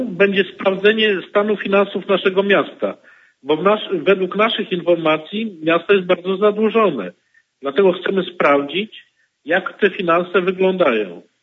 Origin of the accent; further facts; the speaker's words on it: Elbląg, Warmian-Masurian Voivodeship, Poland; Ja jestem Elblążaninem od urodzenia, mam 58 lat i chciałbym, żeby Elbląg się rozwijał.